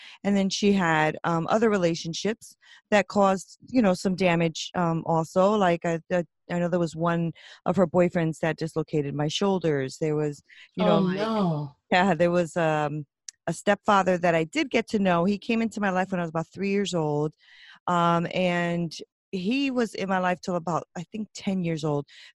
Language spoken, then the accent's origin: English; Connecticut, United States; So I am born and raised in Connecticut, and I came from pretty broken family, you would say.